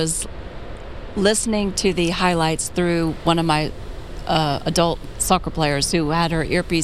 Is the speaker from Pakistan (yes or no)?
no; Georgia, United States; I'm from Georgia.